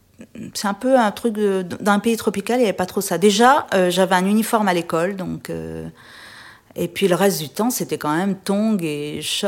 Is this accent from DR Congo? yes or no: no; Réunion, France; moved away as an adult; J'ai quitté La Réunion après mon bac au début des années 80